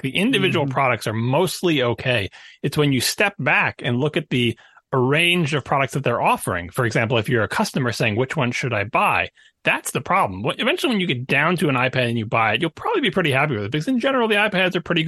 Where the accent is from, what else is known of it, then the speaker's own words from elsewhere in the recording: East Coast, United States; we're both from East Coast, and we both know it.